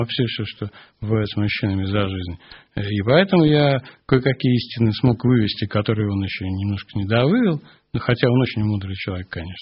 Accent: Saint Petersburg, Russia; я родился в самом центре Петербурга. Окна у меня выходили на летний сад в коммунальной квартире.

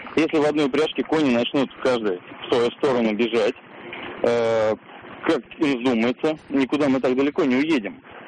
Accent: Moscow, Russia; Я родился и вырос в Москве.

